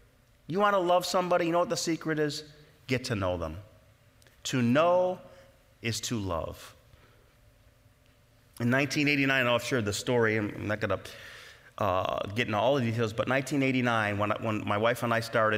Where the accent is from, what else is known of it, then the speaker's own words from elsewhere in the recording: Rochester, New York, United States; also born or lived in Florida / Dallas; I was from Rochester, even though I had lived in Florida and moved to Dallas from Florida, not directly from Rochester.